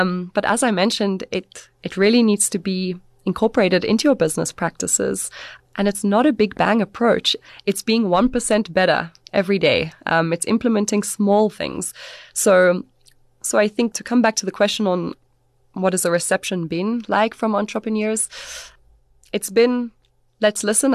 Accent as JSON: {"language": "English", "country": "South Africa", "said": "Even as a South African, when Domin, my business partner, and I did a prospection trip in July, some of those hypotheses were completely thrown out the window."}